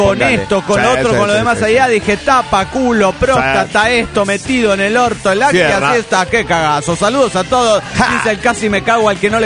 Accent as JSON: {"language": "Spanish", "town": "Guadalajara", "region": "Jalisco", "country": "Mexico", "tie": "born or raised there", "said": "en mi tierra y en cuando vivía allí en mi tierna infancia en Guadalajara"}